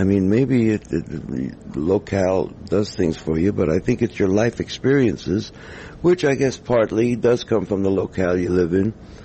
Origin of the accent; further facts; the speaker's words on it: New York, United States; I love New York. I'm a New Yorker.